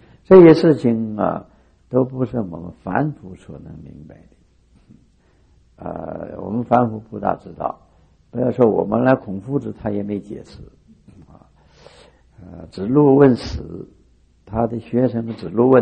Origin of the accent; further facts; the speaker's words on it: China; 就是在我们中国人很难接受这样的说法